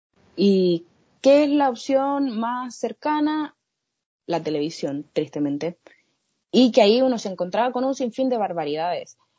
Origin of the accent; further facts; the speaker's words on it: Chile; muchas personas dicen que somos tontos los chilenos